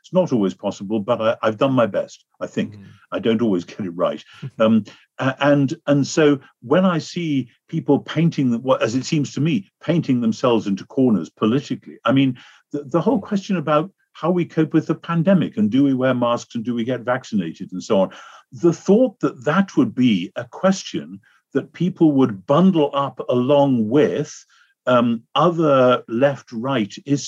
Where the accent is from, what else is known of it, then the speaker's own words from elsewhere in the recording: United Kingdom; now in United States; It's very difficult for this reason, that in America, I find as a Brit, if I say things which some people construe as critical, this is not well received.